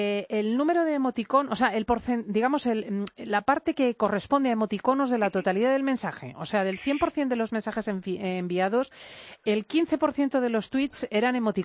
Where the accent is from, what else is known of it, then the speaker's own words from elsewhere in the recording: Madrid, Community of Madrid, Spain; Yo no lo entiendo porque soy de Madrid.